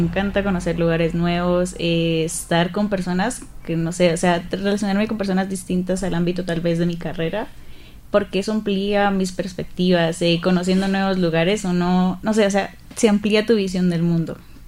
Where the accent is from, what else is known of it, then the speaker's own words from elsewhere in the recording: Huila, Colombia; en vacaciones suelo ir a trabajar, bueno, a mi pueblo, en el Huila